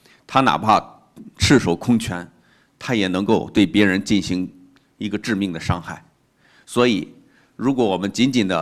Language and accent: Chinese; China; 那么这就如同我们中国人说的这句话，斩草不除根，春风吹又生。